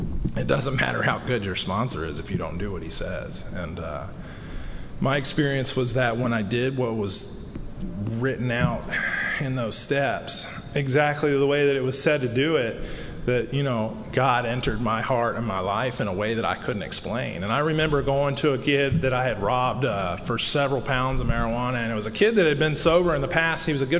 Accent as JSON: {"language": "English", "town": "Houston", "region": "Texas", "country": "United States", "said": "but I was from Houston. I didn't care."}